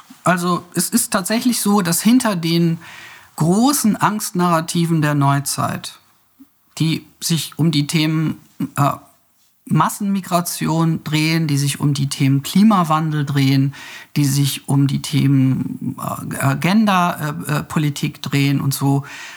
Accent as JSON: {"language": "German", "region": "West Germany", "country": "Germany", "tie": "born or raised there", "said": "Also ich bin im Westen aufgewachsen"}